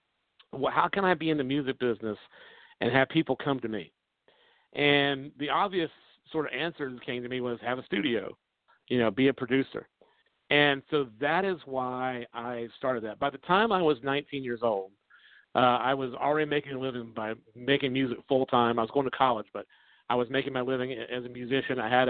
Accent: Jacksonville, Florida, United States; also born or lived in Green Cove Springs; I'm originally from Jacksonville. Well, actually Greenco Springs, Florida, then Jacksonville, Florida, about a 30-minute difference, and now Macon, Georgia.

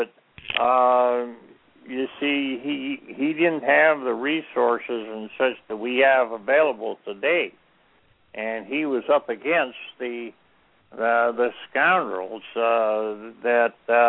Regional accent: Montana, United States; I come from Montana, and of course, Montana was one of the states that was brought into the Union long before they were ready

